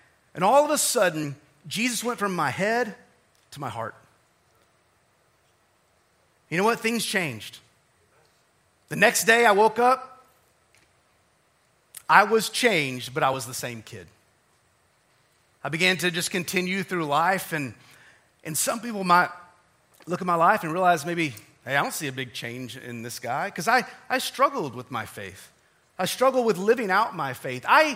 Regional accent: Odessa, Texas, United States; that I was born and raised in Odessa, Texas. I'm a Texan, okay, guys? So now you know, okay? Odessa is famous for Permian High School football and Friday Night Lights, and that was kind of my upbringing.

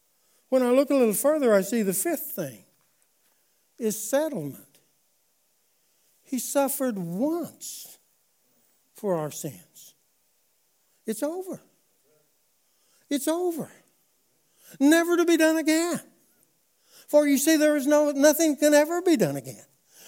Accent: Spavina, Oklahoma, United States; I remember I grew up in Spavina, Oklahoma, over here on the lake. I went to school at Strang, Oklahoma, great big Strang, Oklahoma.

